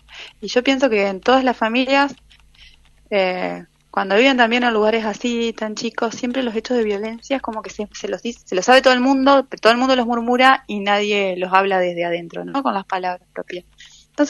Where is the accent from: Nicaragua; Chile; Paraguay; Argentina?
Argentina; Viale, Entre Ríos; sobre todo en familias de ciudades pequeñas como yo, que crecí en Viale